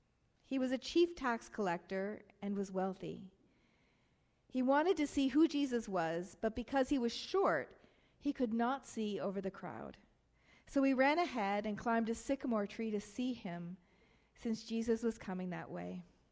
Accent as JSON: {"language": "English", "country": "Canada", "tie": "born or raised there", "said": "Most of us who are born and raised in Canada cannot relate this well, very well, to this story."}